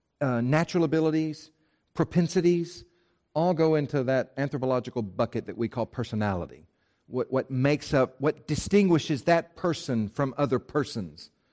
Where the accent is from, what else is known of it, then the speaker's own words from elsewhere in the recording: Bible Belt, United States; You know, I grew up here in the Bible Belt.